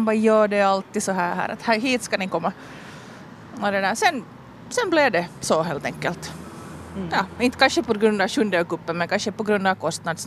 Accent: Finland; ingen av oss är härifrån hemma. Jag är från Nago och min man är från Idensalmi.

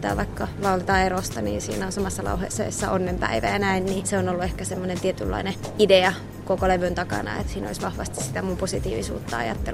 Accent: Ostrobothnia, Finland; tai kotiin, niin kuin meillä Pohjanmaalla sanotaan

